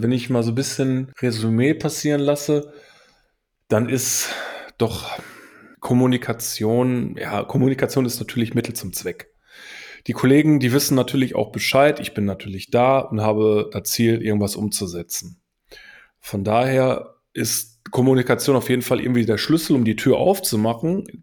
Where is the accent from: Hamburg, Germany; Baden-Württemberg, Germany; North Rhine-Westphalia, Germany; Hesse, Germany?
North Rhine-Westphalia, Germany; wirklich, ich komme aus dem Pott.